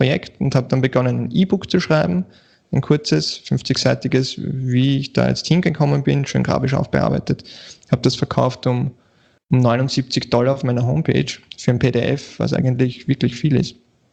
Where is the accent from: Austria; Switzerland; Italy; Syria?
Austria; Vienna; wenn du irgendwen anschreibst und sagst, ja, ich bin aus Wien. Die Amis wissen wahrscheinlich nicht einmal, wo das ist